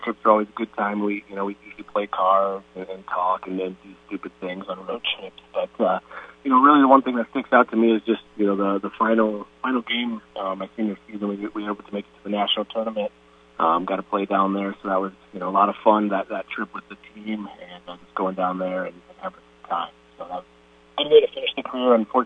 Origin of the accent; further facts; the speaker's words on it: Sioux Center, Iowa, United States; growing up in Sioux Center, going to Unity in Orange City, you know, a lot of my friends and classmates were going to Dort.